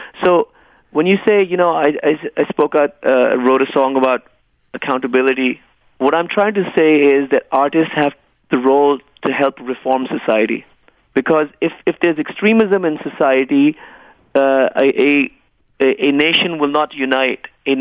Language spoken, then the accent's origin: English; Lahore, Punjab, Pakistan; because I grew up in Lahore and then studied in New York, and then came back to study medicine in Pakistan during a military dictatorship